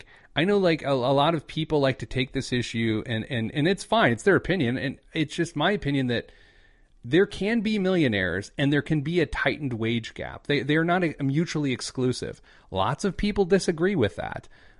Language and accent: English; Midwest, United States; I'm still a Midwesterner